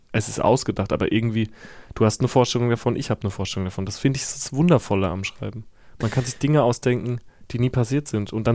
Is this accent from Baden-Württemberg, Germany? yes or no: no; Herxheim, Rhineland-Palatinate, Germany; Ich komme aus Herxheim bei Landau in der Pfalz und da ist der Bahnhof seit den frühen 90ern stillgelegt.